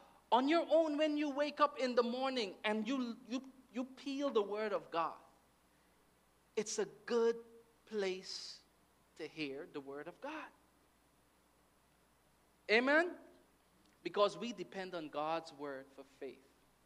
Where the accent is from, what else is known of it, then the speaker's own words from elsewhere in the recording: Guyana; moved away; also born or lived in Bahamas; I remember when I went to the Bahamas, and we moved from Guyana to the Bahamas, and the guys had an accent.